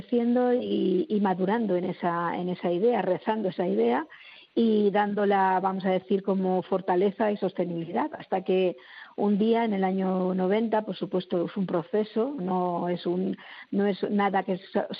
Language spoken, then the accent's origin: Spanish; Aranjuez, Community of Madrid, Spain; nosotros somos de Aranjuez, de un grupo de parroquia, que con 13 años coincidimos en una parroquia